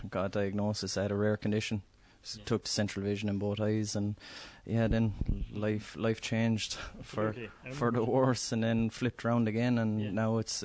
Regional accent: Ireland; so I'm an Irish Paralympian cyclist. Been on the Irish squad for the last 5 years or so.

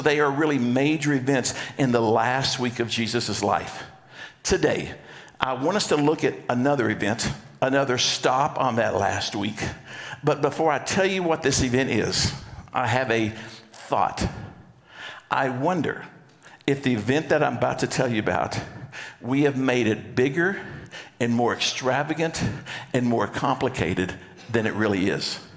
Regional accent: Texas, United States; And as you know, I grew up in Texas, and there was something that happened about this time of year every year in Texas as a youngster growing up.

